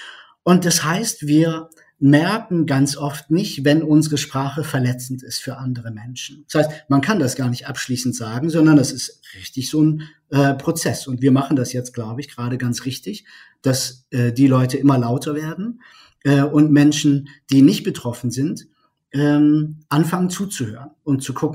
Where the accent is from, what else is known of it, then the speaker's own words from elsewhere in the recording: North Rhine-Westphalia, Germany; Ich bin also 42 Jahre alt. Ich komme aus der Nähe von Köln.